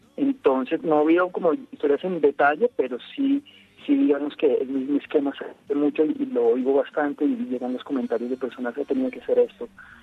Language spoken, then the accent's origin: Spanish; Colombia; yo, que soy colombiano, que en este momento estoy en Colombia